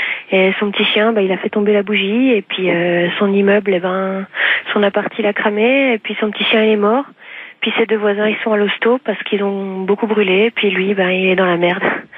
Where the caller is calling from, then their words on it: Bourgogne-Franche-Comté, France; je suis près de Besançon.